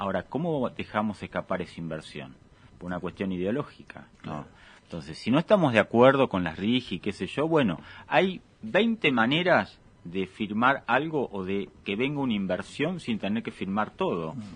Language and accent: Spanish; Buenos Aires Province, Argentina; nosotros somos bonaerenses